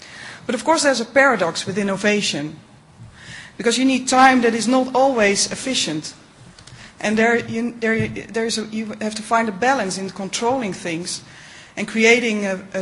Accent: Netherlands; I'm from the Netherlands, and the Netherlands is most famous, as you might know, because of its wooden shoes, tulips, windmills.

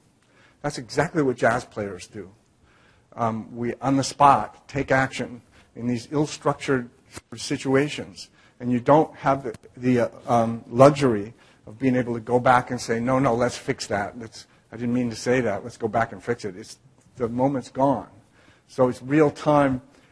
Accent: Cleveland, Ohio, United States; I'm originally from Cleveland, Ohio. I live in California now, but originally from Cleveland, Ohio.

